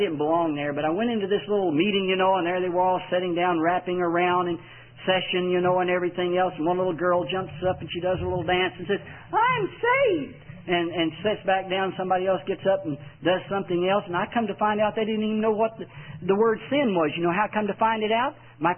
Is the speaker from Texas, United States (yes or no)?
yes; Texas, United States; I'm gullible. I'm from Texas. I'll believe it.